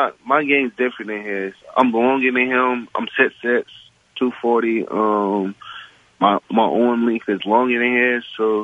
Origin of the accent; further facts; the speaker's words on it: Florida, United States; I mean, I'm from Florida, Florida.